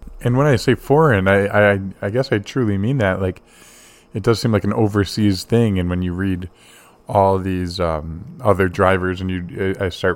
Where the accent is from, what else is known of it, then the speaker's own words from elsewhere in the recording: Northeast, United States; And granted, I was from the Northeast.